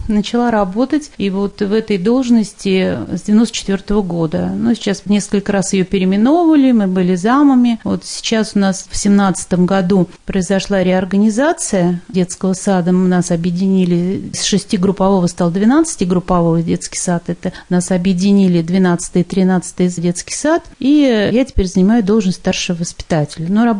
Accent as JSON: {"language": "Russian", "town": "Rybaki", "region": "Moscow Oblast", "country": "Russia", "tie": "born there", "said": "Я родилась в Раменском районе, в деревне Рыбаки. Заканчивала Малаховскую 8-летнюю школу."}